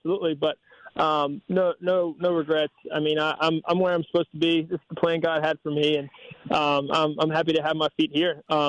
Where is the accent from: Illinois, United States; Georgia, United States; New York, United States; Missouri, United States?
Georgia, United States; Growing up in Georgia, for sure. That's where I always wanted to end up.